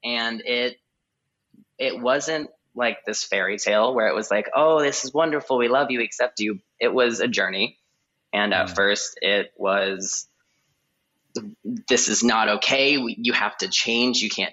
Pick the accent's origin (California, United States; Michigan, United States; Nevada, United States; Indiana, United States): Indiana, United States; I grew up in Indiana, right in the middle of it, very conservative Christian town.